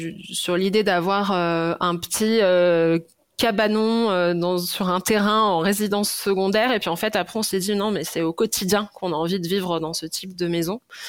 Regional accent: Lyon, Auvergne-Rhône-Alpes, France; nous, on vient de Lyon

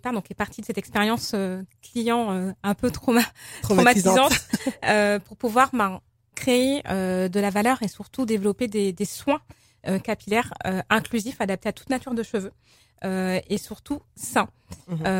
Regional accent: Pessac, Nouvelle-Aquitaine, France; also born or lived in Paris; j'ai 38 ans, je suis bordelaise d'origine ivoirienne. J'ai grandi donc à Bordeaux-Pessac. D'accord. Et j'ai vécu plusieurs années à Paris. Et je suis rentrée il y a 3 ans grâce à la crise sanitaire à Bordeaux.

